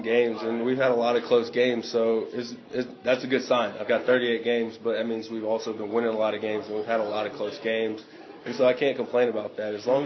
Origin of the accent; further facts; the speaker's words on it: South Carolina, United States; now in Tennessee, United States; I'm from South Carolina. I live in Tennessee now.